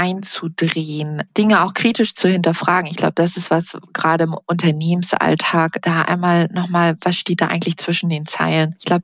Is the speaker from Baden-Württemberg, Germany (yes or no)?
no; Hamburg, Germany; Also ich bin halt in Hamburg aufgewachsen, groß geworden, hier halt auch immer gelebt.